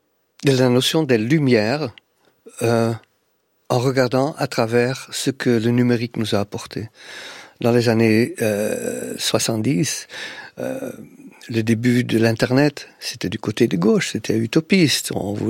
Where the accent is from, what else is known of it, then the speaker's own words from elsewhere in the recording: Flanders, Belgium; first language Dutch; French is a second language; parce que ma langue maternelle, c'est le néerlandais, c'est le flamand, qui est une forme de néerlandais.